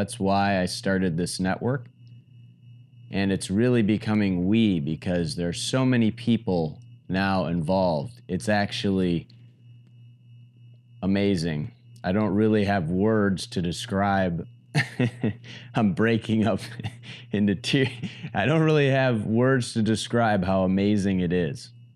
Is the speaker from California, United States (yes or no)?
no; Michigan, United States; now in Miami Beach, United States; It's such a beautiful day here in Miami Beach, Florida. The sun is shining. Trust me, I'm from Michigan originally. I understand the winter.